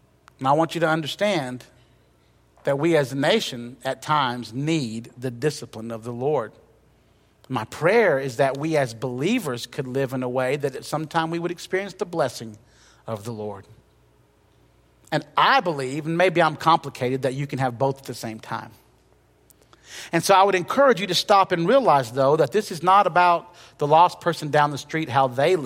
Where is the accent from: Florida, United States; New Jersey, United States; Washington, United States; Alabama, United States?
Alabama, United States; Huntsville; also born or lived in Douglasville; now in Albertville, United States; Lily and I grew up in Huntsville. We lived in Douglasville, Georgia.